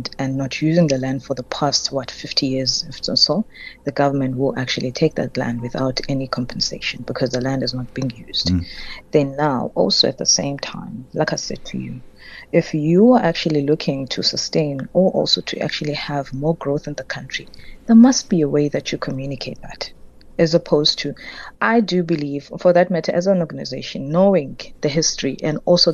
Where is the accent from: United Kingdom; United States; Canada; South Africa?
South Africa; The government wants to having these bills, but at the same time wants us as ordinary South African to fund the expenses of not just of these bills, but the government's expenses.